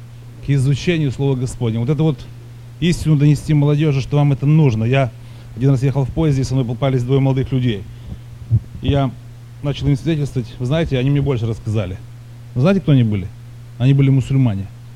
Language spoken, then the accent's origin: Russian; Massachusetts, United States; я из Массачусетса.